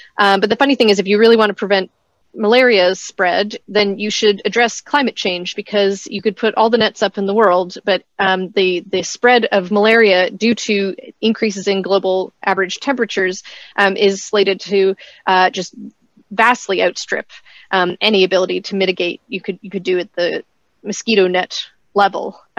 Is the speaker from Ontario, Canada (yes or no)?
no; Saskatchewan, Canada; I'm from Saskatchewan in Canada